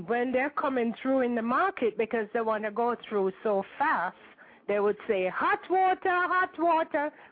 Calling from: Buffalo, New York, United States; Yeah, I'm calling from Buffalo today.

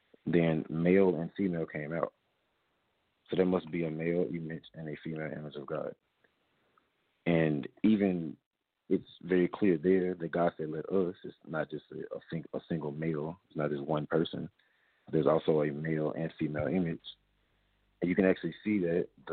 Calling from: Boston, Massachusetts, United States; I'm actually calling from Boston, Massachusetts.

